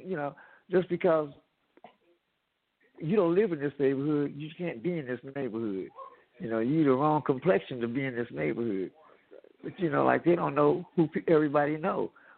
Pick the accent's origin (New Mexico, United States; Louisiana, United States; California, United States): California, United States; Oakland; I came up in North Oakland. You know, that's right by Berkeley, I was raised in North Oakland, which is a pretty good area.